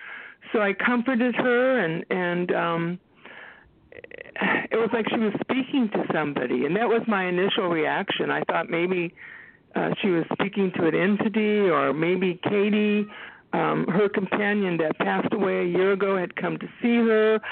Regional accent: Texas, United States; And I'm from Texas.

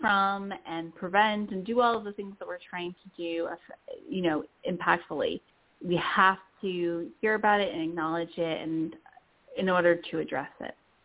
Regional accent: Tennessee, United States; I'm actually from Tennessee.

